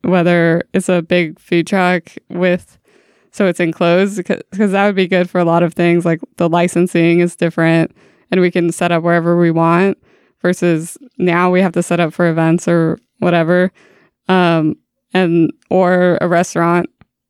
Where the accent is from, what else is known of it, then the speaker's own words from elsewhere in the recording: Oregon, United States; and I grew up in Oregon, but I just never got into it.